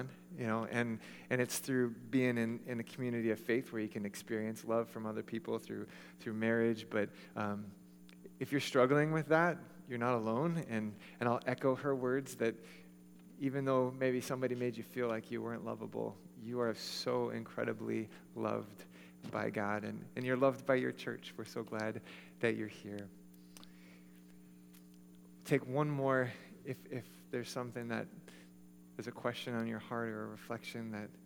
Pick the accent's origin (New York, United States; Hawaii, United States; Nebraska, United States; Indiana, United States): Hawaii, United States; but I grew up in Hawaii, which everyone's like, yay, Hawaii, it's so awesome